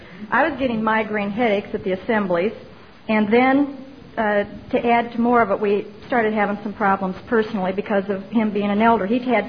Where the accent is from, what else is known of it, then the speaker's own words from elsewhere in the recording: Peoria, Illinois, United States; I was raised in Peoria, Illinois